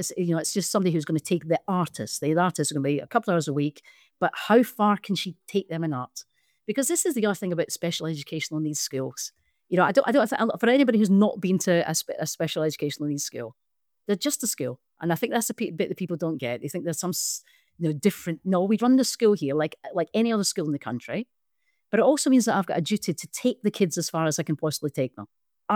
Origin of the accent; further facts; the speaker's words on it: Scotland, United Kingdom; There are people come with very conceived perceptions about me being Scottish.